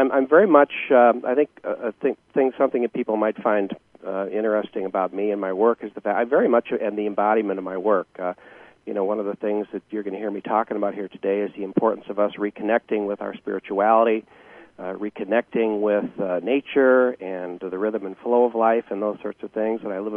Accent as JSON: {"language": "English", "region": "Wisconsin", "country": "United States", "said": "Well, I'm from Wisconsin."}